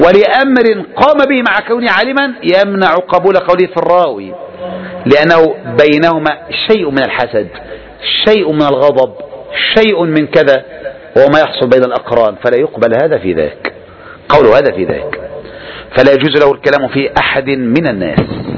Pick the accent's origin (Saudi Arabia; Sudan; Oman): Saudi Arabia; في بلادنا المملكة العربية السعودية